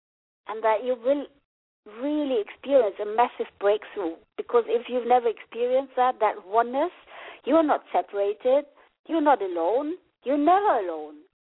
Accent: Germany; English is a second language; I come from behind the Berlin Wall. You probably heard from my accent that I'm German. I come from behind the Berlin Wall.

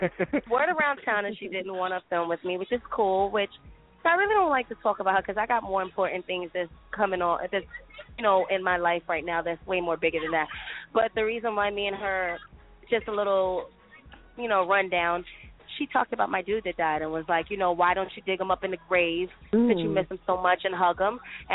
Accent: Queens, New York, United States; You know, we are from Queens originally.

